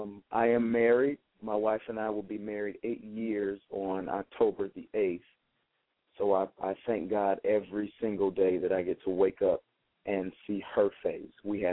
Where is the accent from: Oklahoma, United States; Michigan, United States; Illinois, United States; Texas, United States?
Illinois, United States; Chicago; I did grow up on the south side of Chicago, born and raised. So this is my hometown